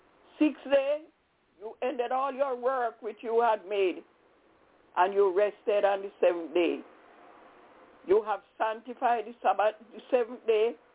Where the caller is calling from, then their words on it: Albany, New York, United States; I'm calling from Albany in upstate New York.